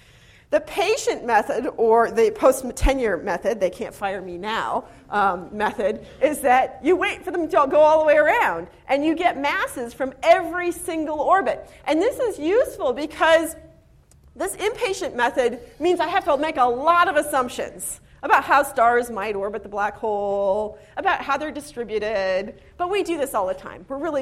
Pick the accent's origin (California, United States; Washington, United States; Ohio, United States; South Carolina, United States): California, United States; Los Angeles; I'm from Los Angeles. I understand this extremely well, because it turns out dust is just like smog.